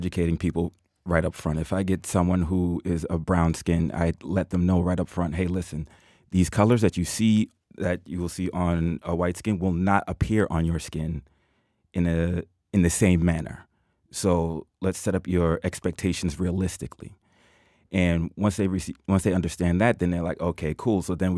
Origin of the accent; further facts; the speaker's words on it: Boston, Massachusetts, United States; I'm from Boston, Massachusetts, and I've been tattooing for 3 years.